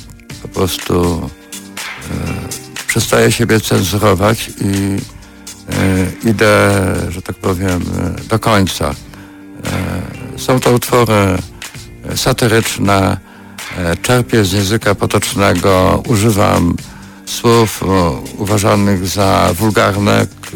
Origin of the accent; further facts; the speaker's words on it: Lublin Voivodeship, Poland; mam to szczęście, że urodziłem się i wychowywałem na wsi.